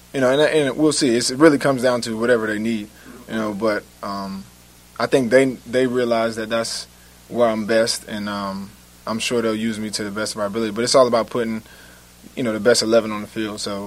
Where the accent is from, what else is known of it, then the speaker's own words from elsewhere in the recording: New Jersey, United States; And like I said, I'm from New Jersey, so I'm familiar with the area.